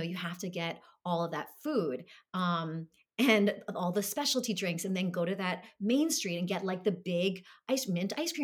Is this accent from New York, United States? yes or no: yes; Brooklyn, New York, United States; born or raised there